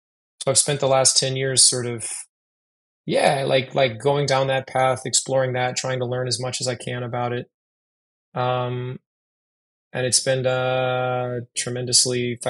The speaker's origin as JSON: {"language": "English", "region": "Iowa", "country": "United States", "tie": "born or raised there", "also_born_or_lived": "Louisville, Kentucky / New York City", "moved": "as an adult", "said": "I grew up in Iowa. I went to Iowa State University and studied theater. When I was 23, I moved from Iowa to Louisville, Kentucky"}